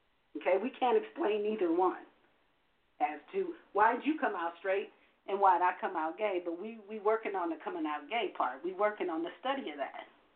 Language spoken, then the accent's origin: English; Los Angeles, California, United States; Born and raised in South Central, L.A.